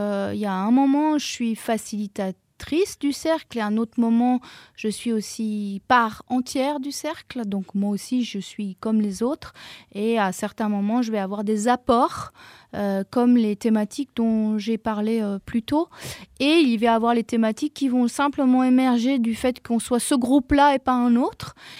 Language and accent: French; Belgium; Je me suis formée au profilage alimentaire en Belgique. Je suis belge à l'origine.